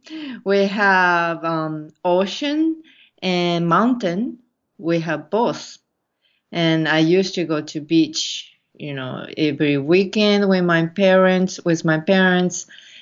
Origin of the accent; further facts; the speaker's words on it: Kobe, Hyogo, Japan; I'm from Japan, and I grew up in a city. It's called Kobe. Actually, you say Kobe in America, but we say Kobe.